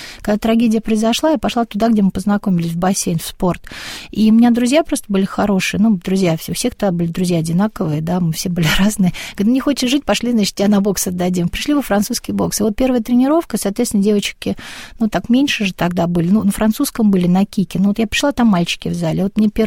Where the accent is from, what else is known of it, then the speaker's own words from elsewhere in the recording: Saint Petersburg, Russia; я жила там, ну, я ленинградка, родилась, выросла